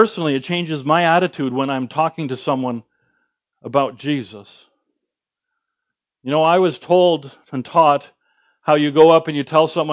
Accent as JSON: {"language": "English", "country": "Canada", "said": "But then again, we are Canadian, and I don't know that we are truly a Pentecostal church."}